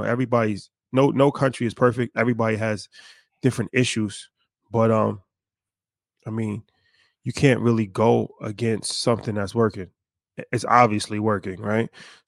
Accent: United States; go completely against how we were raised in America, right?

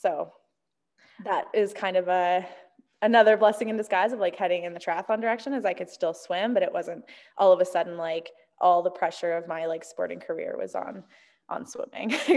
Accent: Canada; now in Bend, United States; I'm Canadian, but I currently live in Bend, Oregon. My boyfriend's from Portland, so I've kind of migrated to the U.S.

